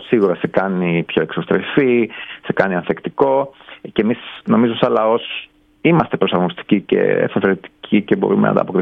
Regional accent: Crete, Greece; Ναι, είμαι από την Κρήτη, μητέρα μου είναι από την Κρήτη.

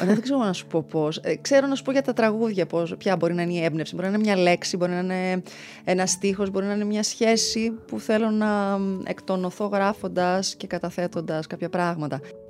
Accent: Cyprus; γιατί είμαι από Κύπρο, οπότε στα σχολεία, σε κάθε εκδήλωση είχαμε να διαβάσουμε για τους ήρωες.

